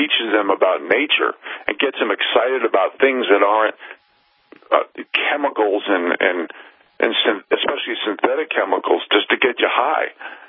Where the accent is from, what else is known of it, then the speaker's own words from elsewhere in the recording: Jamaica, Queens, New York, United States; I grew up in the metropolitan area of New York City. I was born in Jamaica, Queens, and I had this crazy dream to live off the land